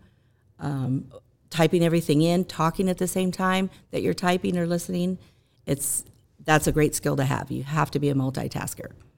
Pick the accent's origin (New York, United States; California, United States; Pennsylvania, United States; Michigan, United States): California, United States; I was born and raised in Ventura County, lived here all my life. Currently, I live in the city of Fillmore with my husband of 30 years.